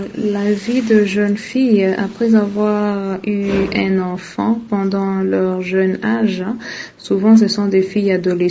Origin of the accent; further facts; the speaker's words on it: Bukavu, South Kivu, DR Congo; ici chez nous à Bukavu.